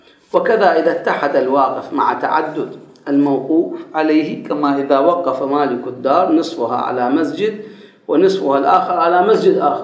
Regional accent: Karbala, Karbala Governorate, Iraq; تعرفون اكو بعض بعض الشوارع احنا عندنا بكربلاء

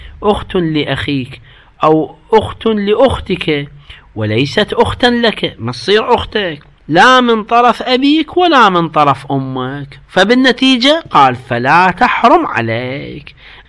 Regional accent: Iraq; خصوصا حرب الكويت أيضا عندنا بالعراق

